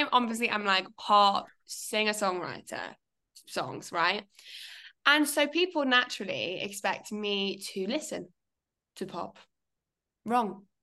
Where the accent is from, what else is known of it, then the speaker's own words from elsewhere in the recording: Solihull, West Midlands, United Kingdom; Oh, yeah. Like, well, I am actually born and bred in Solihull.